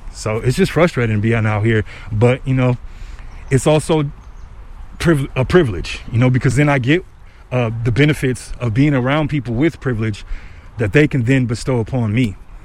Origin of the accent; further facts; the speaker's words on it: Los Angeles, California, United States; moved away; I came out here from Los Angeles, South Central, man. And it was a really violent time in South Central when I left, about 95, early 90s.